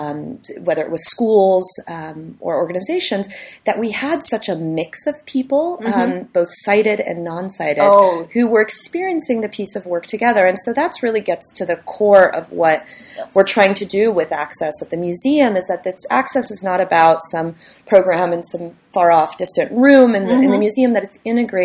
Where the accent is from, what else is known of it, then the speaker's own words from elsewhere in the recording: San Francisco, California, United States; My parents brought me to a lot of protests growing up in San Francisco, went to a lot of political, theater, the mime troupe.